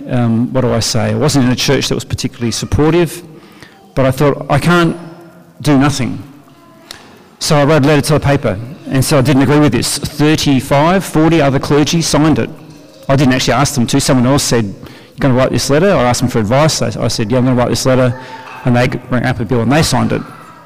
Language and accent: English; Adelaide, South Australia, Australia; I'm from Adelaide and I don't think I'm that polite.